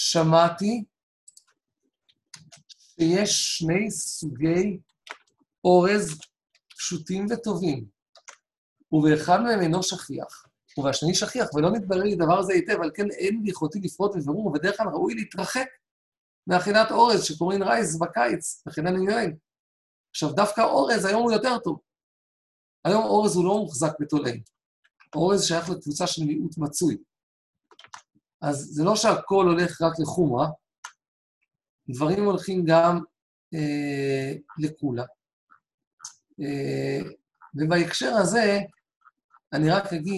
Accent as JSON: {"language": "Hebrew", "town": "Tel Aviv", "region": "Tel Aviv District", "country": "Israel", "tie": "born or raised there", "said": "אני בדקתי את זה בתור נער תל אביבי"}